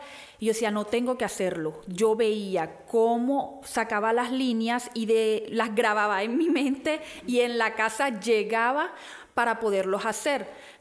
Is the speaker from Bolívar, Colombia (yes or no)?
no; Barranquilla, Atlántico, Colombia; tengo 30 años de edad recién cumplidos, tengo un hijo de 4 años y soy aquí de la ciudad de Barranquilla.